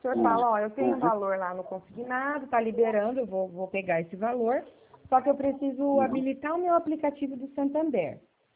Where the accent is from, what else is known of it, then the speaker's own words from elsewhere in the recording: Presidente Bernardes, São Paulo, Brazil; Eu sou de Presidente Bernardes, trabalho na agência daqui.